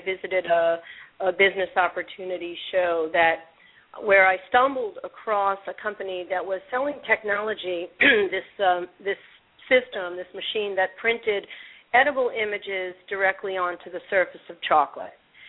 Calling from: Jupiter, Florida, United States; I'm calling from my home office here in Jupiter, Florida, just a couple of miles from the retail store.

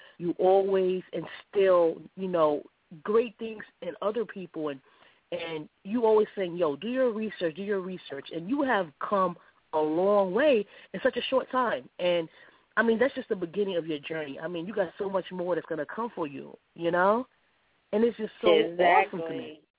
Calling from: New Jersey, United States; I'm calling from New

